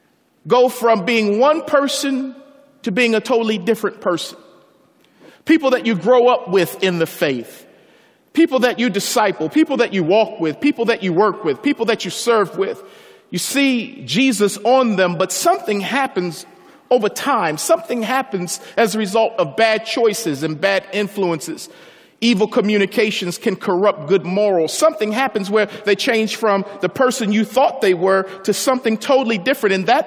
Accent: Baltimore, Maryland, United States; So I'm from Baltimore, and every now and then I like to bang.

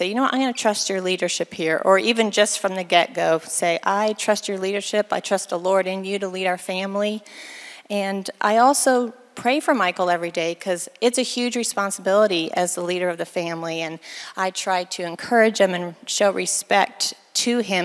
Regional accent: Philippines; I grew up in the Philippines as an MK

